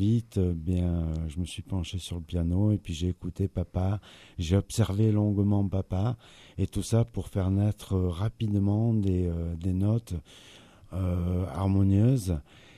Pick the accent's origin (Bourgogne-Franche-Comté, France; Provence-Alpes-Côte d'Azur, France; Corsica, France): Provence-Alpes-Côte d'Azur, France; Marseille; moved away as an adult; J'arrive de Marseille, je suis d'origine de Marseille